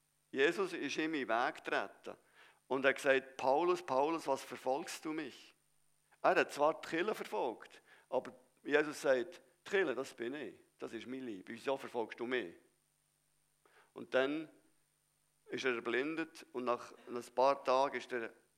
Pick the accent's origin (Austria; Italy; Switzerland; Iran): Switzerland; Das mit Zahlen, das verstehen wir doch ein bisschen als Schweizer.